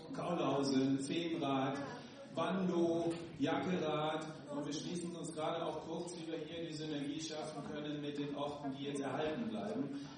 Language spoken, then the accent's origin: German; Holzweiler, North Rhine-Westphalia, Germany; Ich komme auch aus Holzweiler